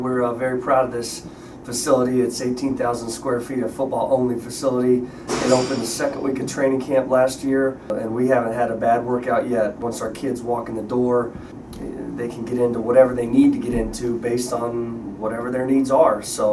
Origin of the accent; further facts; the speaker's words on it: Ohio, United States; And growing up in Ohio, which is in the same region as Purdue, watching Big Ten games on TV